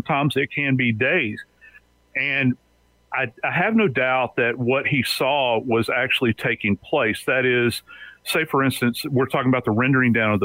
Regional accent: New Orleans, Louisiana, United States; I'm from New Orleans originally.

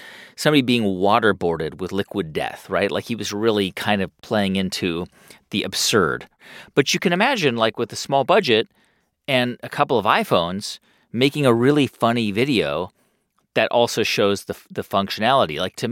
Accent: San Fernando Valley, California, United States; But I can hear that sound like on my street where I grew up in the San Fernando Valley.

